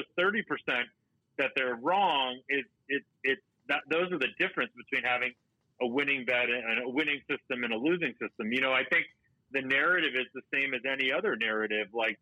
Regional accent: Boston, Massachusetts, United States; You know, I grew up in Boston. I'm a big Red Sox, Patriots, you know.

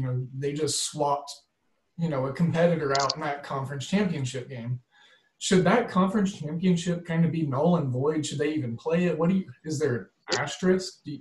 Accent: Oklahoma, United States; also born or lived in Missouri / Kansas; now in Georgia, United States; I'm a Midwesterner by trade. Grew up in Oklahoma, stuck around the Missouri, Kansas area. Like I told you off air, just recently moved down to north of Atlanta.

